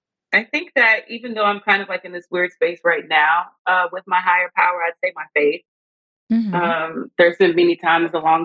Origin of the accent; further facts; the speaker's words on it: Lake Charles, Louisiana, United States; now in Los Angeles, United States; Like I'm from Lake Charles, Louisiana. I'm a small town girl.